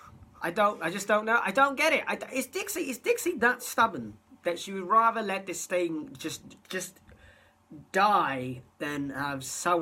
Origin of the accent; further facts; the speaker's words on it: United Kingdom; Yeah, I as a British person, would say that TNA, why it's been cancelled from Challenge TV, is because it's crap.